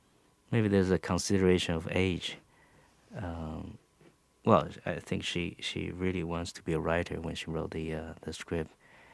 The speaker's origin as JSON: {"language": "English", "country": "Taiwan", "tie": "born or raised there", "said": "I grew up in Taiwan."}